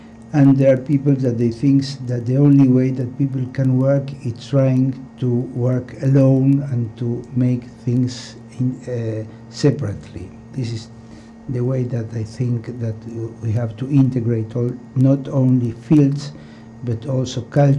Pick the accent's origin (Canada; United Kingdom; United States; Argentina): Argentina; English is a second language; also born or lived in Israel; I am from Argentina and I'm living in Argentina, working in Argentina in this moment. I lived in Israel 30 years